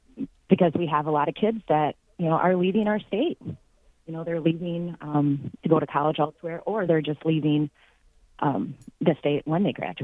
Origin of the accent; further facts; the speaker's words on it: Sioux Falls, South Dakota, United States; Well, I grew up in Sioux Falls. I've lived here my whole life.